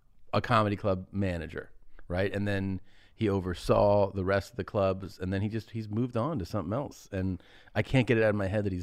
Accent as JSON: {"language": "English", "region": "Ohio", "country": "United States", "tie": "born or raised there", "said": "Wow, big endorsement, man, from my home state. All right. Yeah, I think you like Ohio more than I do."}